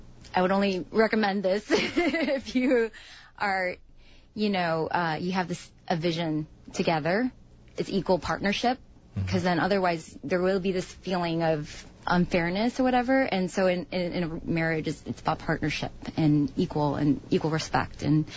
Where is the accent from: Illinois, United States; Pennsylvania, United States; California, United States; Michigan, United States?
Illinois, United States; Downers Grove; It's my family. It's my home base. I grew up in Downers Grove.